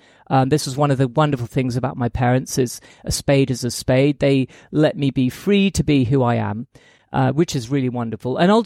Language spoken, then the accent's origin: English; United Kingdom; now in Tokyo, Japan; I'm British, clearly. I actually live in Tokyo